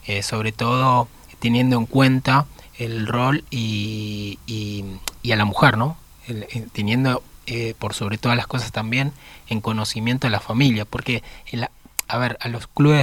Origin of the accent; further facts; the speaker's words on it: Argentina; el fútbol es algo que nos caracteriza como argentino